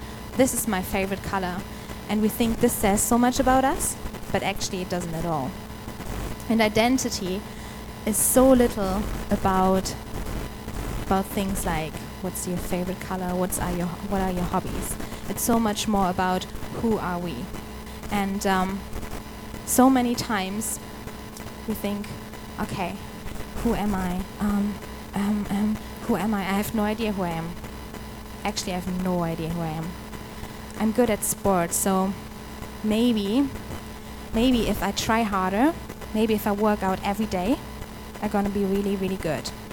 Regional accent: Hanover, Lower Saxony, Germany; I'm from Hanover. This is in Germany. I'm German, yeah.

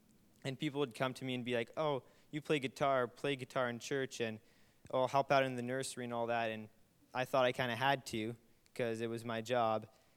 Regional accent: Winkler, Manitoba, Canada; from Winkler, Manitoba.

